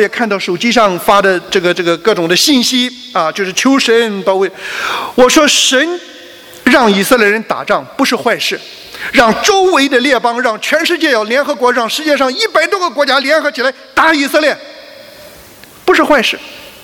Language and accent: Chinese; China; now in Australia; 我们这帮特别是中国人啊，我们从中国来到澳洲